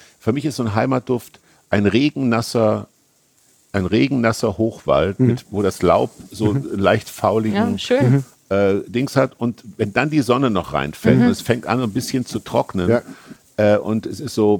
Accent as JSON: {"language": "German", "town": "Kassel", "region": "Hesse", "country": "Germany", "tie": "born or raised there", "said": "ich bin nah am Wald groß geworden. Also Kassel liegt so umgeben von Wald und ich bin sehr nah am Wald groß geworden."}